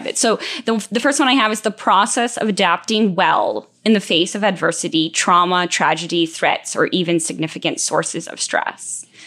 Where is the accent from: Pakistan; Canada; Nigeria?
Canada; Me growing up in Canada, as soon as it gets above 30 degrees and there's any humidity